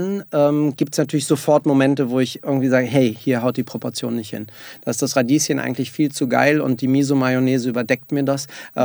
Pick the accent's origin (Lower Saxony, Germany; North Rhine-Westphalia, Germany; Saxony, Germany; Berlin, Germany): Berlin, Germany; Ich bin Berliner.